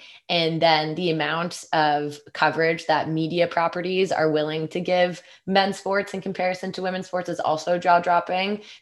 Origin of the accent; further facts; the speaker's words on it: Canada; It's so interesting being a Canadian and now working, especially on the content team.